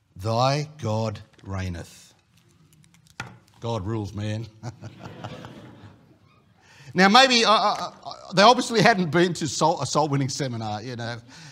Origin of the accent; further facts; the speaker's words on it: Penrith, New South Wales, Australia; born there; Now, I can say Westie because I was born in Penrith. I'm a Westie, okay